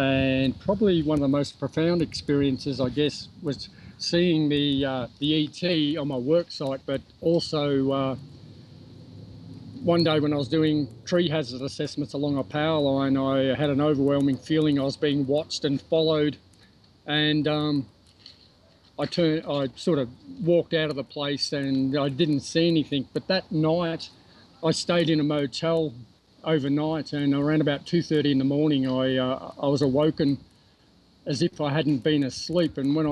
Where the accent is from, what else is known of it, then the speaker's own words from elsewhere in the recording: Melbourne, Victoria, Australia; I'm from Melbourne, Australia.